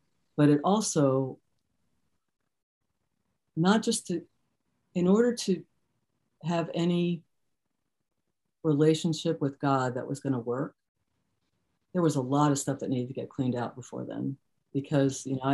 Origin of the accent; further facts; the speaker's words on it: Scotch Plains, New Jersey, United States; So I moved, you know, I grew up in New Jersey.